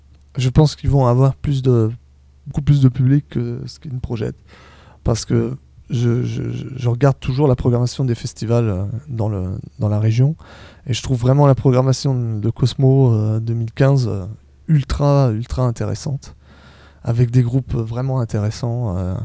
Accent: Centre-Val de Loire, France; parce que je suis d'Ayrton et j'habitais vraiment très proche du bord de l'Indre

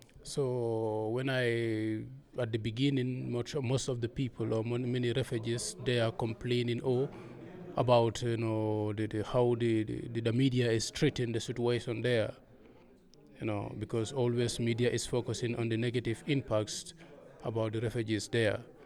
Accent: Gambia; also born or lived in Italy; now in Germany; I am from Gambia, and I came to Germany in 2011. But before Germany, I was in Italy, where I asked for a political asylum, and my asylum has been accepted. So I live there

